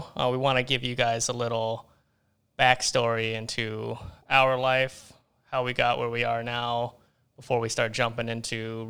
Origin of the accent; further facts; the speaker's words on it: Wisconsin, United States; also born or lived in Florida; Well, I am from Wisconsin, but not originally.